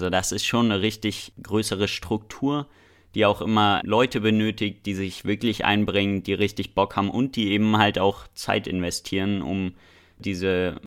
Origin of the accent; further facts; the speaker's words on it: Potsdam, Brandenburg, Germany; also born or lived in Berlin; now in Dresden, Germany; Ich bin 16 Jahre alt, wohne in Dresden, bin ursprünglich geboren in Berlin und aufgewachsen in Potsdam und jetzt seit 8 Jahren hier in Sachsen.